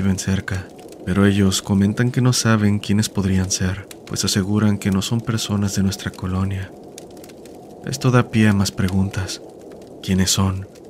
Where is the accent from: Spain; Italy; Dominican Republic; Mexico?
Dominican Republic; San Pedro; Hola comunidad, soy de República Dominicana. … actualmente vivo en la ciudad de La Romana. Recuerdo que durante mi infancia viví en San Pedro, en una casa grande de madera